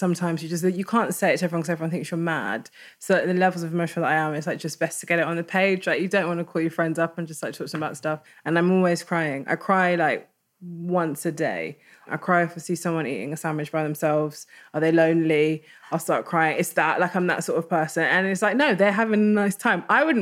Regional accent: Jamaica; It's funny, we're from Jamaica, but she didn't cook a lot of Jamaican food

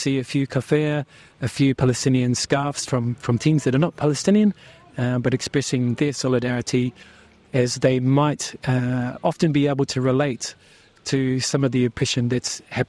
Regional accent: Auckland, New Zealand; I grew up locally in South Auckland, and growing up in Auckland, being Māori

